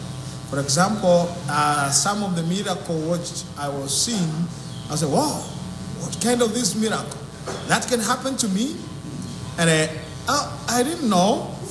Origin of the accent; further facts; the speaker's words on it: Mauritius; I'm from Mauritius.